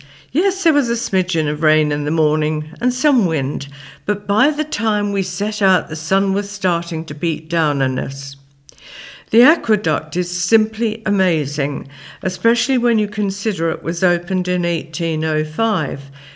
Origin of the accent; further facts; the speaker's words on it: England, United Kingdom; I am emphatically English, just in case there was any doubt, much to my mother's chagrin.